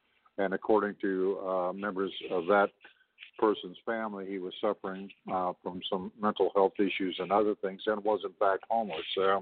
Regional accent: Canada; As you know, I'm Canadian.

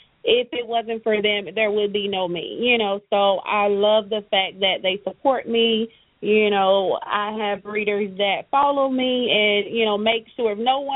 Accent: the South, United States; I'm from the country. I'm from the South. I'm a small city from the South.

